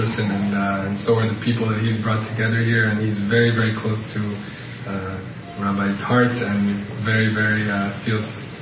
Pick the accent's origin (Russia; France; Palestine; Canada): Canada; אני מקנדה במקום, אז את כל המשפחה שאני לא מכיר קרוב קרוב באור יהודה